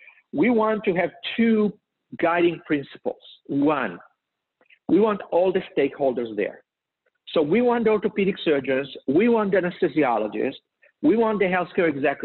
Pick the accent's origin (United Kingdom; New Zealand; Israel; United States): Israel; moved away; Partially, I was born in Israel, as you know, and so I moved here about 30 years ago. And when you grow up in a country like Israel, you think a bit differently.